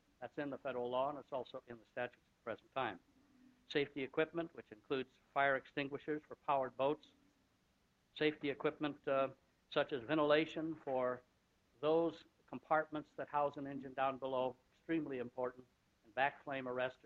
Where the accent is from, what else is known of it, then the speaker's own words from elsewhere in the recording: United States; I come from the Bitterroot Mountains, where I think the most prominent piece of water we had up there was a creek.